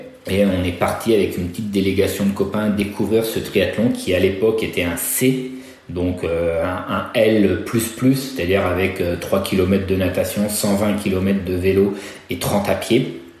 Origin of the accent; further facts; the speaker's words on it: Nantes, Pays de la Loire, France; je suis revenu dans ma région natale, donc à Nantes.